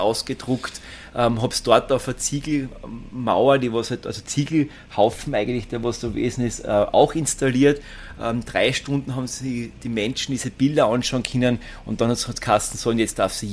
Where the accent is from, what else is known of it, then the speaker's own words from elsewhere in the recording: Austria; das, was bei uns in Österreich ja genauso die Wünsche sind für die nächste Generation.